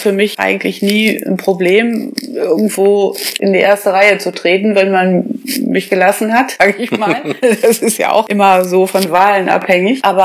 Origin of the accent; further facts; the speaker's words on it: Kreinsen, Lower Saxony, Germany; also born or lived in Bad Gandersheim; Ich bin geboren in Bad Gandersheim und gewohnt habe ich eben zu Hause in meinem Elternhaus in Kreinsen